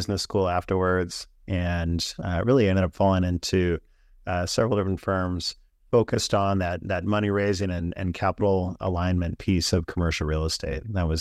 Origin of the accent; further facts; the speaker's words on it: East Bay, California, United States; also born or lived in Japan; My background, Drew and I, we are born and raised in the East Bay, the East San Francisco Bay Area in California.